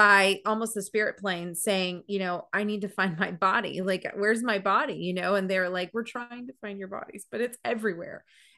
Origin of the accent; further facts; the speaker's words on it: Tucson, Arizona, United States; born there; And look, I love out west because I was born in Tucson, Arizona.